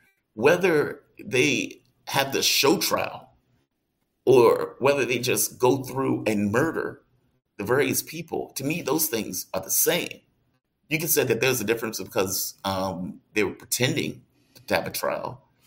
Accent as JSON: {"language": "English", "country": "United States", "said": "when they realized I was American, they turned to perfect English."}